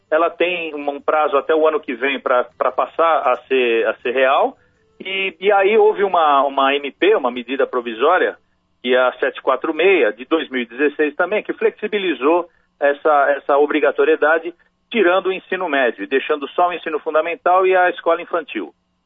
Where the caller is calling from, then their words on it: Indaiatuba, São Paulo, Brazil; Eu tô em Indaiatuba, né?